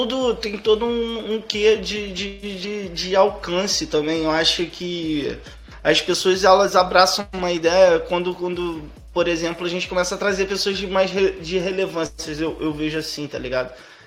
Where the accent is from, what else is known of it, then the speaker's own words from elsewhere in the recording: Belford Roxo, Rio de Janeiro, Brazil; Quando eu falo, pô, sou de Belfor Roxo, galera